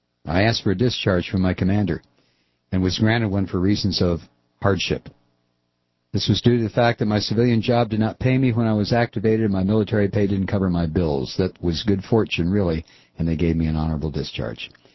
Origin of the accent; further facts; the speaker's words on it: New York City, New York, United States; I saw the towers fall in my hometown, and I felt the need to help.